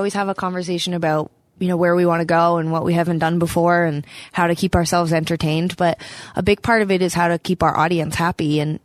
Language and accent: English; Alberta, Canada; growing up in Alberta, the punk music scene and the rock music scene was big